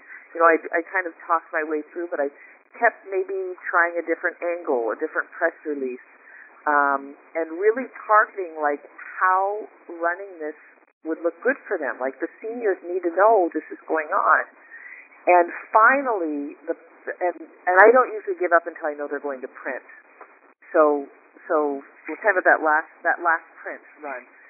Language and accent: English; Spokane, Washington, United States; And we happen to be from Spokane, Washington, both of us.